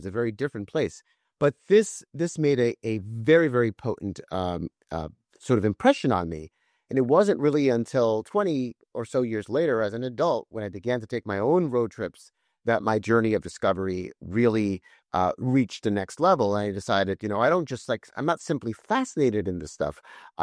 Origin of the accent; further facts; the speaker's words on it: North Tarrytown, New York, United States; I grew up in North Tarrytown, New York, which is north of New York City. It's now known as Sleepy Hollow, so as in the Headless Horseman. So it was a place that was already suffused with history.